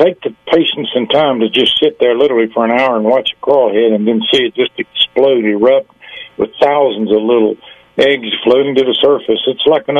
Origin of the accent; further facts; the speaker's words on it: North Carolina, United States; She's actually from my hometown in North Carolina.